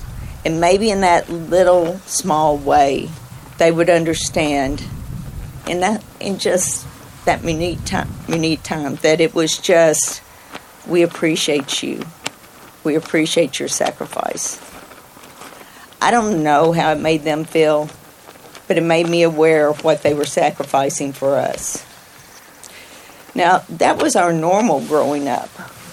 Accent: Kentucky, United States; You know, growing up in Trigg County, in southern Trigg County, I lived just right down the road.

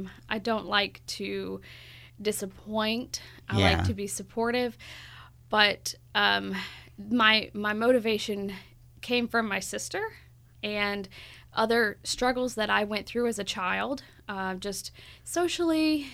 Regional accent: Richburg, South Carolina, United States; I'm actually from Richburg, South Carolina. I tell a lot of people I'm from the woods.

